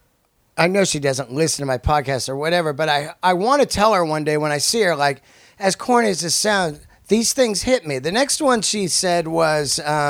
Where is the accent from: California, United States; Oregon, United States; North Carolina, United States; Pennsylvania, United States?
California, United States; I'm from the Bay Area.